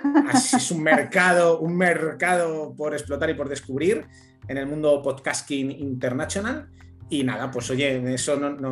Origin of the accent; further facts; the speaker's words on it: Madrid, Community of Madrid, Spain; born there; vivo en Madrid y nací en Madrid.